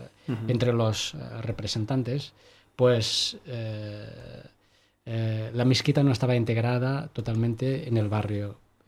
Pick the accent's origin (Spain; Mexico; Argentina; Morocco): Morocco; Soy del norte de África, exactamente de Marruecos, del centro de Marruecos.